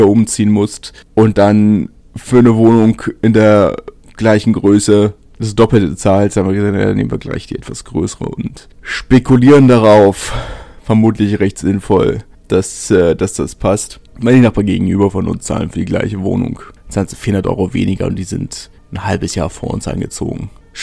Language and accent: German; Berlin, Germany; als Berliner, ich bin natürlich Hertaner